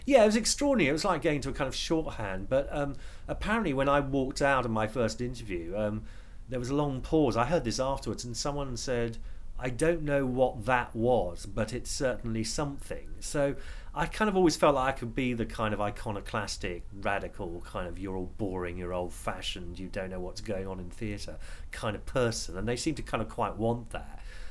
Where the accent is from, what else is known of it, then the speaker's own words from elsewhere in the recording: London, United Kingdom; I came from London, never been to Manchester